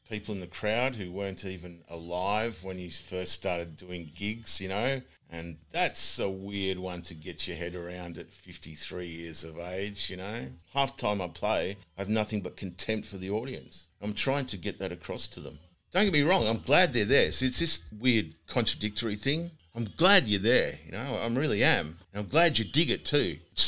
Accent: Fremantle, Western Australia, Australia; But because we're from Freo, we thought, well, you know, let's fucking book close to home.

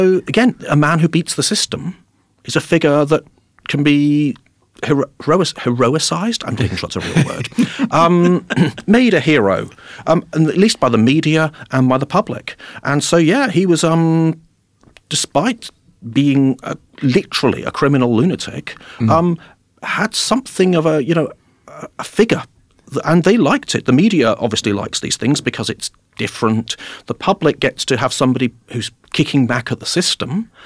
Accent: England, United Kingdom; I have no idea what he means by that, speaking as an Englishman myself.

